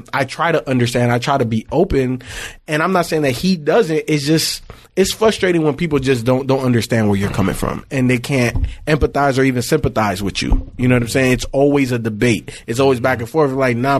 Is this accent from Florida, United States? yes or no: yes; Miami, Florida, United States; I grew up in Miami, obviously different parts.